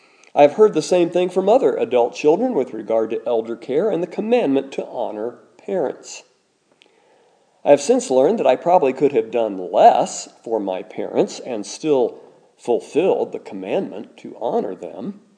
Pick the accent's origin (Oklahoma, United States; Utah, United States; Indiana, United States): Indiana, United States; Growing up in Indiana in the mid-20th century, I didn't really personally know any fathers who were not honorable.